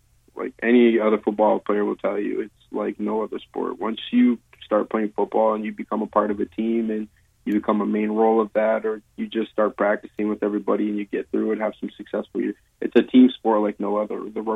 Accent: Windsor, Ontario, Canada; I was born and raised here in Windsor.

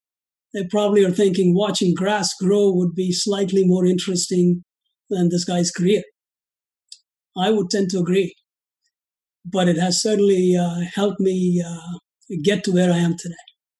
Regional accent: India; moved away as an adult; now in United States; I'm originally from India, came here as a graduate student pursuing a master's in accounting. I then worked for an insurance company in Des Moines, Iowa.

